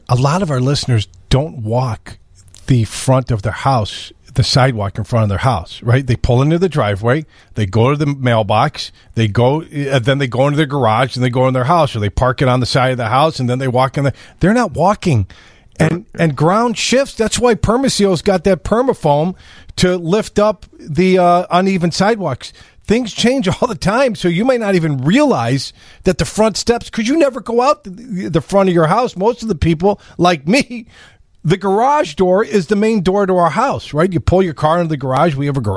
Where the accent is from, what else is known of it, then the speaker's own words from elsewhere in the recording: Chicago, Illinois, United States; You know, I don't, you know, and we're from Chicago.